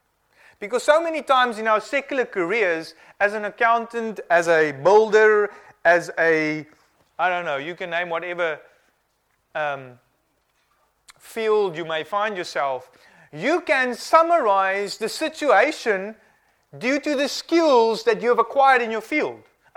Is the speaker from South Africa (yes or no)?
yes; South Africa; now in England, United Kingdom; she knew that I was coming from England, and I'm going back to England and I'm living there, she knew I was South African